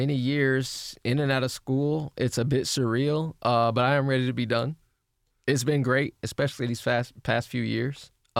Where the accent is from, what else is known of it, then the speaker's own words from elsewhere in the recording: Champaign-Urbana, Illinois, United States; So I grew up in Champaign-Urbana, and I remember being a kid, my parents dragging me out to the art museum